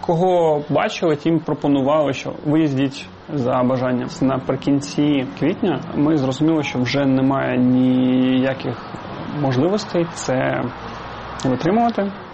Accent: Izium, Kharkiv Oblast, Ukraine; also born or lived in Makiivka; Я народився у Макіївці. У 8-му році я з батьками переїхав до Ізюма. Ну і проживав там до 15-го, поки не поїхав навчатися.

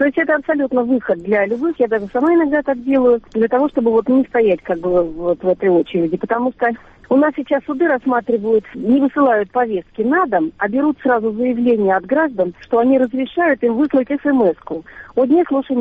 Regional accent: Novosibirsk, Novosibirsk Oblast, Russia; now in Krymsk, Russia; Я приехала из Новосибирска, всю жизнь там прожила.

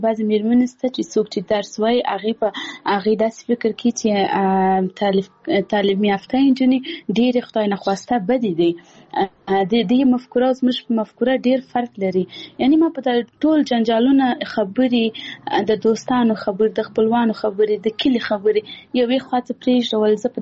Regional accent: Paktia, Afghanistan; زه خپل د پکتیا ولایت یم، زه د یو کلي یم،

